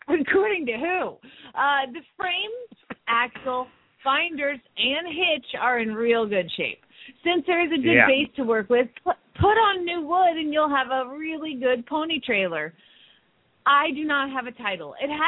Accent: Arizona, United States; my home state of Arizona, thank you very much.

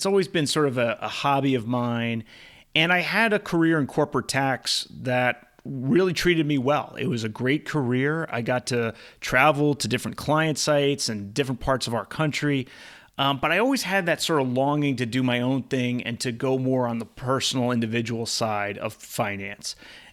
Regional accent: East Coast, United States; now in California, United States; So I grew up on the East Coast. And until my honeymoon 3 years ago, I had never been to Hawaii. And now that I live in California, Hawaii is very accessible.

